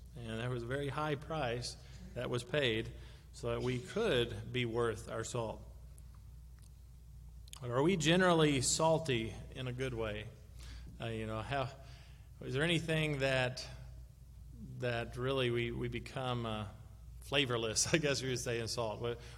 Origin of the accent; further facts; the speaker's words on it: Kentucky, United States; Maybe it's just because I'm from Western Kentucky.